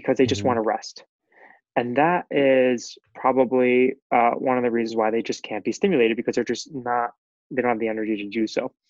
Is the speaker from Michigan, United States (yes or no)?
no; New York, United States; I'm from New York. I don't know if your listeners are able to notice yet.